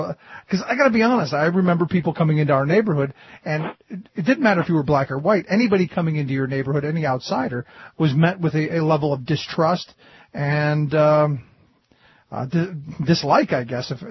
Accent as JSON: {"language": "English", "town": "Cleveland", "region": "Ohio", "country": "United States", "said": "I came from Cleveland, and to be honest, Cleveland is probably one of the most segregated cities in the country."}